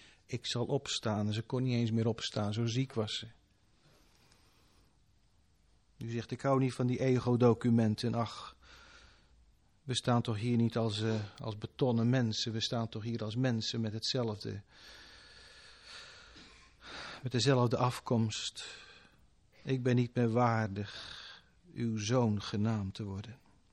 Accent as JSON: {"language": "Dutch", "region": "Zeeland", "country": "Netherlands", "said": "Ik kom uit Zeeland. Dat heb je al gehoord, zag je aan zeker, hè? Aan mijn accent."}